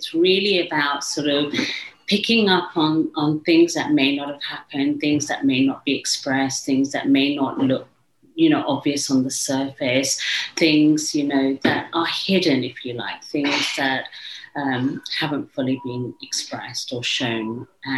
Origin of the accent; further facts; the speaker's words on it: England, United Kingdom; also born or lived in India / Africa; So I grew up in England, but I'm originally from India, but born in Africa.